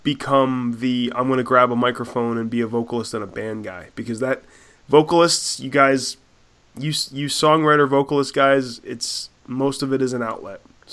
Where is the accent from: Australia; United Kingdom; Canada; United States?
United States; Pennsylvania; That's a New York hardcore thing that I don't identify with because I grew up in farms in Pennsylvania.